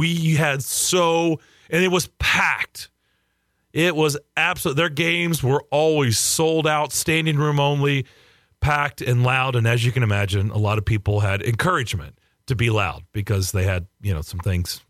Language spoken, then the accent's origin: English; Lexington, Kentucky, United States; that's a true story, Kara. That is growing up in Lexington, Kentucky. We didn't grow up with hockey.